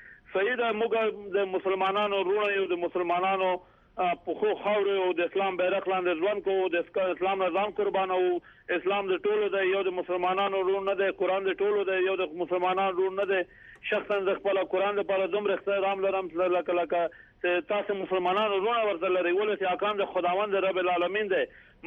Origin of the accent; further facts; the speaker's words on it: Afghanistan; افغان هستیم، تذکریم از افغانستان هستیم